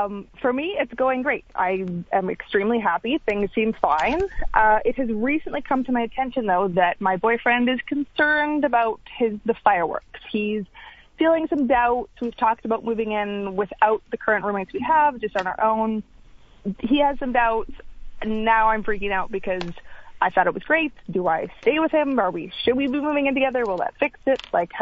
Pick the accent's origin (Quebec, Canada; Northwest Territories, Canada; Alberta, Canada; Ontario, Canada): Alberta, Canada; We're both from Alberta, so it's going to work out perfectly.